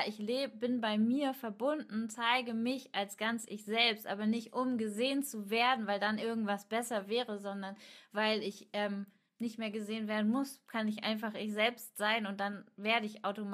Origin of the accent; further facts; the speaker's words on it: Kutenholz, Lower Saxony, Germany; Ich komme ja aus Kutenholz. Ich bin ja aus dem Landkreis Stade quasi.